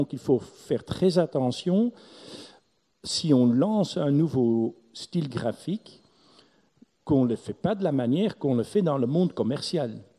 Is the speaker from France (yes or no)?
no; Antwerp, Flanders, Belgium; first language Antwerp dialect; French is a second language; Moi, je suis né à Anvers. Hein, j'ai habité une année à Londres, mais le reste de ma vie, j'ai vécu à Anvers. Ma langue maternelle, c'est l'anversois. Le néerlandais, j'ai appris à l'école.